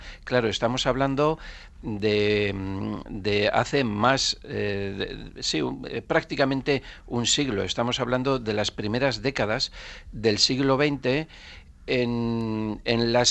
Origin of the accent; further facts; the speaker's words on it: Navarre, Spain; Claro, yo soy navarro, entonces me dio la corazonada de que podrían tener algo que ver con nuestra tierra.